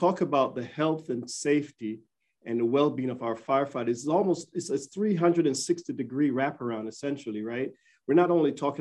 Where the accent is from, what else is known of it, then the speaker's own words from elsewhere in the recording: Jamaica; now in Charlottesville, United States; the 6th Fire Chief here in Charlottesville, Virginia. I'm originally from Jamaica.